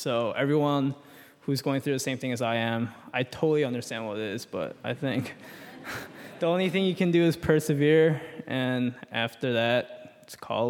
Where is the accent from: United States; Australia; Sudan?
United States; Chicago, Illinois; Well, I'm really into basketball, and my hometown is Chicago, so the Bulls are nice.